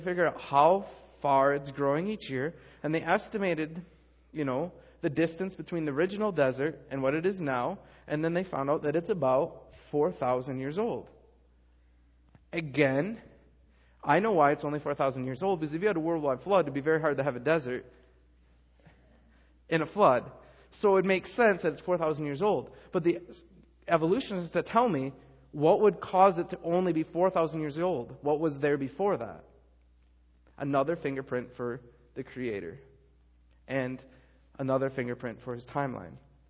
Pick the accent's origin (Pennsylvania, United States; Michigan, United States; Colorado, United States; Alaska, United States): Michigan, United States; now in California, United States; I'm spoiled. I'm from Michigan. You go swimming in Michigan, you don't get that salty, nasty stuff all over you.